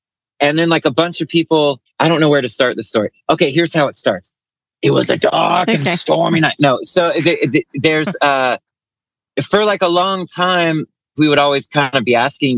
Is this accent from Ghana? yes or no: no; High Point, North Carolina, United States; I think in the town where I grew up in High Point, there were like a couple like really cool Mexican restaurants